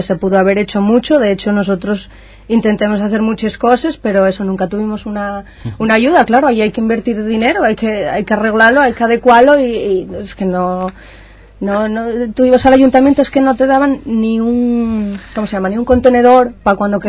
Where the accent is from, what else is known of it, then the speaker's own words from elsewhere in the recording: Río Turbio, Asturias, Spain; yo por ejemplo que soy de Río Turbio